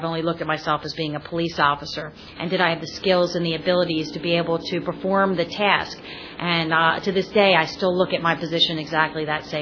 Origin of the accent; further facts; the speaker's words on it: Baltimore, Maryland, United States; Well, I'm 40 years old, and I'm from Baltimore originally. I grew up in the St. Joseph Fullerton Parish.